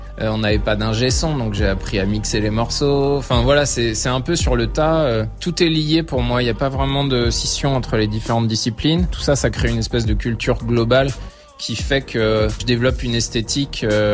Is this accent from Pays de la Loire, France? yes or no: yes; Nantes, Pays de la Loire, France; Alors qu'on est nantais